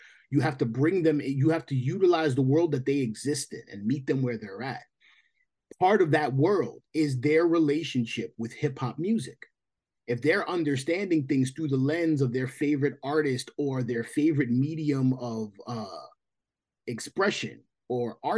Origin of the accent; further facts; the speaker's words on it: New York, United States; I'm an artist born and raised in New York. I started rapping before I started doing anything else.